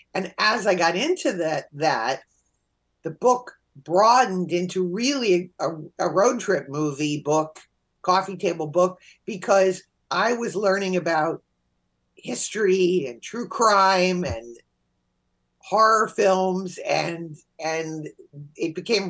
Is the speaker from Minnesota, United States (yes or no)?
no; Connecticut, United States; being from Connecticut, that this stereotype of when you would say, oh, where are you from? I'm from Connecticut. Oh, Connecticut.